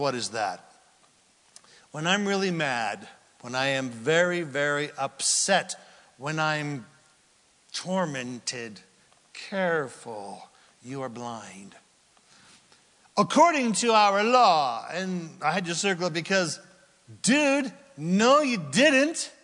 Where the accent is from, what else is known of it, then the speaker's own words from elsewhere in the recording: United States; I sure would be. After all, I'm American. We deserve jurisprudence.